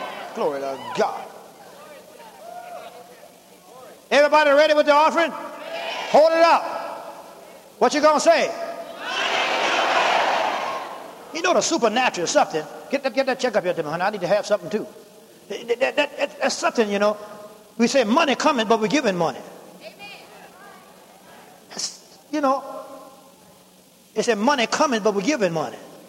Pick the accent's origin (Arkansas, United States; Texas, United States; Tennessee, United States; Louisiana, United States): Louisiana, United States; He out of Ohio. I'm from Louisiana.